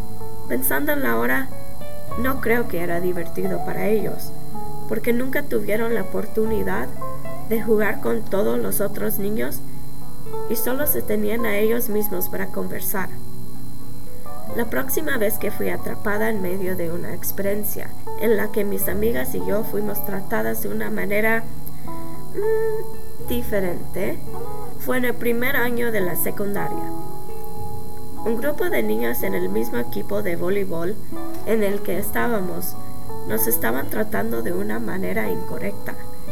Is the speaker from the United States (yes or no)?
yes; Summit, Illinois, United States; Crecí en un pequeño suburbio de Illinois llamado Summit. Summit no era el lugar más bonito, pero era un lugar donde realmente me sentía aceptada